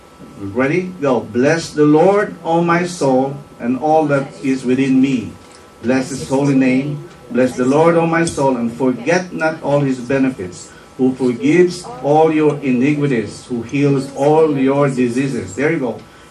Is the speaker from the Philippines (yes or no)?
yes; Philippines; I gave up pork, beef, and chicken, as Filipino as I am. I'm a pork eater all my life for 54 years.